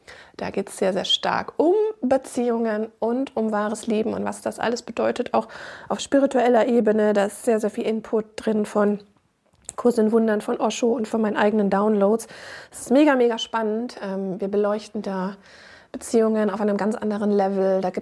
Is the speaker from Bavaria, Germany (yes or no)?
yes; Munich, Bavaria, Germany; born there; now in Hamburg, Germany; I'm die Geisthellerin aus Hamburg, aber geboren wurde ich in Monaco di Baviera.